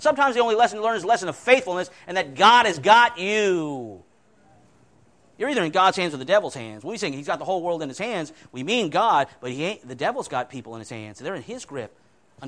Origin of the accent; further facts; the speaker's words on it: Orlando, Florida, United States; I'm a city boy. I'm from Orlando